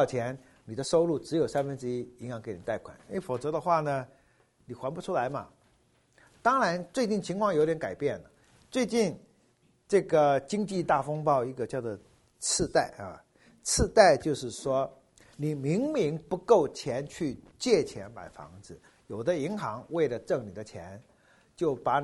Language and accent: Chinese; China; 那其实你知道我们中国人有类似的这种观念